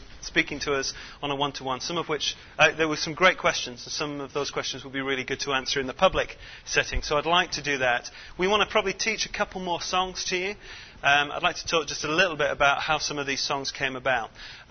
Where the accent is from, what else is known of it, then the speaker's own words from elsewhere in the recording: Brighton, South East England, United Kingdom; I'm from Brighton on the south coast of England